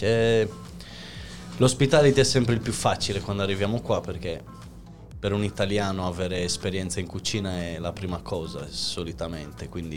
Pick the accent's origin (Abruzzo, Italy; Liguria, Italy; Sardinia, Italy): Sardinia, Italy; Sassari; born there